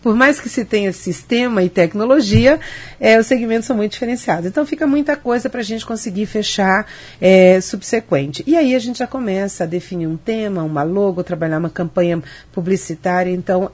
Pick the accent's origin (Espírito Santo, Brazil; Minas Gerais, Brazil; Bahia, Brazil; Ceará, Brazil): Ceará, Brazil; now in Maringá, Brazil; Eu vim do Ceará, vim para conhecer, quando cheguei aqui já tinha ensino médio